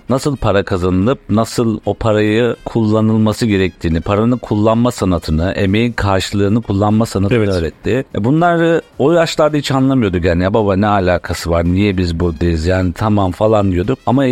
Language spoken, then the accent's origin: Turkish; Zonguldak, Turkey; Ben Zonguldaklıyım. Ben doğma büyüme Zonguldaklıyım.